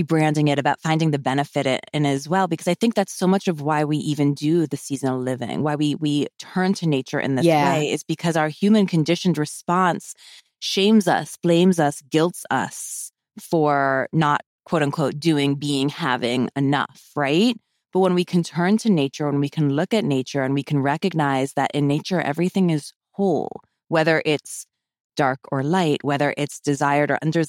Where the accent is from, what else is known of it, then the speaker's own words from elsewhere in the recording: East Coast, United States; I grew up on the East Coast and I don't like the cold.